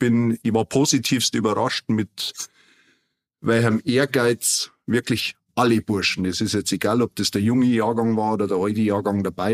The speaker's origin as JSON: {"language": "German", "town": "Rosenheim", "region": "Bavaria", "country": "Germany", "tie": "born or raised there", "also_born_or_lived": "Holzkirchen", "said": "Ich bin seit meinem 12. Lebensjahr praktisch fest in Rosenheim verwurzelt."}